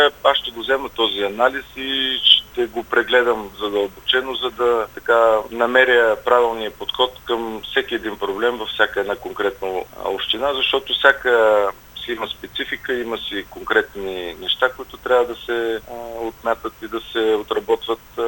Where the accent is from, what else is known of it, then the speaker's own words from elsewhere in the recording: Dimitrovgrad, Haskovo Province, Bulgaria; Дали родния ми град Димитровград или това партията да се развива пълноценно в област Хасково.